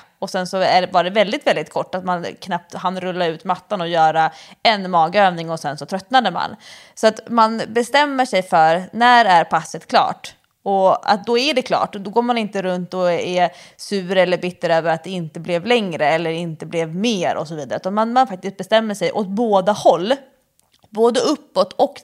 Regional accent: Stockholm, Stockholm County, Sweden; som stockholmare tycker man ju bara, det är liksom exotiskt.

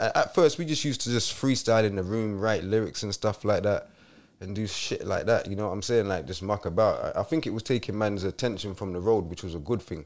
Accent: London, United Kingdom; But as a man, I said, I cannot come back. I'm from London. I can't come here, get stabbed in the first week, and I'm duck out.

